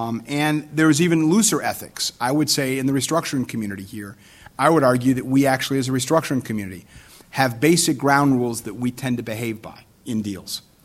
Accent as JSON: {"language": "English", "town": "Chicago", "region": "Illinois", "country": "United States", "tie": "born or raised there", "said": "Northwestern, which is my hometown, Chicago, but I love coming to Boston."}